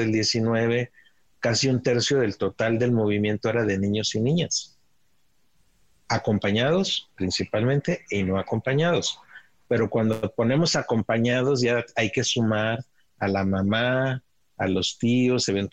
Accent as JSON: {"language": "Spanish", "town": "Ciudad Juárez", "region": "Chihuahua", "country": "Mexico", "tie": "born or raised there", "said": "Yo crecí en Ciudad Juárez y como niños cruzábamos al otro lado a jugar al parque de enfrente."}